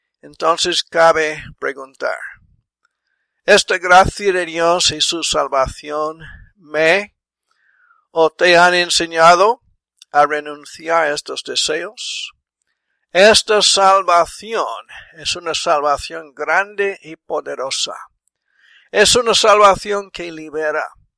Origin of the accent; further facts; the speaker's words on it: South Carolina, United States; born there; Spanish is a second language; Yo nací en Carolina del Sur.